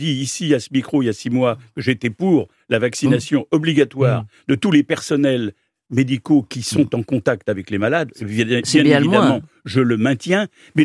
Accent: France; moi, je suis un Français moyen vacciné.

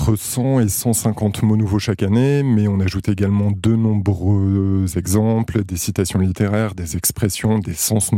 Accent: Hauts-de-France, France; moi, je viens du Nord, donc je connais ce mot depuis que je suis enfant et j'ignorais totalement que le reste de la France ne le connaissait pas.

